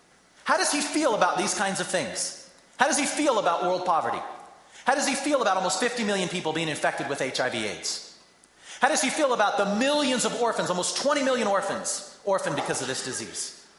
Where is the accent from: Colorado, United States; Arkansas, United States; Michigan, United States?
Colorado, United States; You know, I'm from Colorado, and it wasn't this cold when I left.